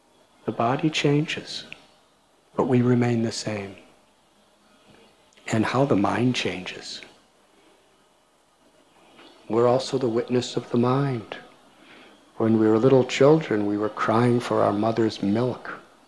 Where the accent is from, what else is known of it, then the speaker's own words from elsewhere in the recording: United States; born there; Because I was born in 1950 in the United States of America.